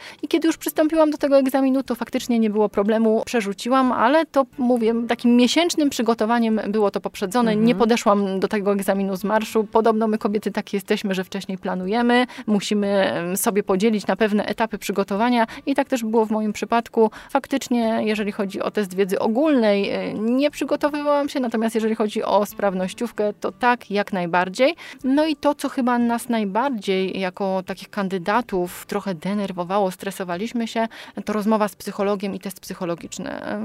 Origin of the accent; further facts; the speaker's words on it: Kalisz, Greater Poland Voivodeship, Poland; Oczywiście ja chciałam pełnić w Kaliszu, ponieważ jestem stąd, tu mieszkam, tu mam całą rodzinę.